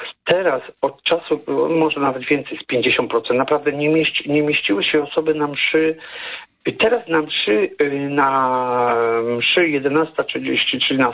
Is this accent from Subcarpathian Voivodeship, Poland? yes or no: yes; Subcarpathian Voivodeship, Poland; ja pochodzę z Podkarpacia, z Bieszczad.